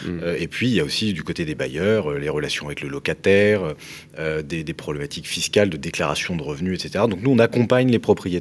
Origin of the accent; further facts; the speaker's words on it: Reims, Grand Est, France; Moi, je suis de Reims, par exemple.